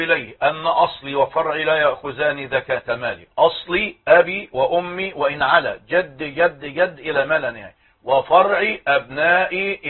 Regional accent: Egypt

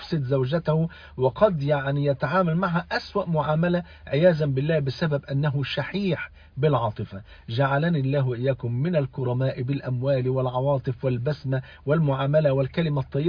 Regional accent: Egypt

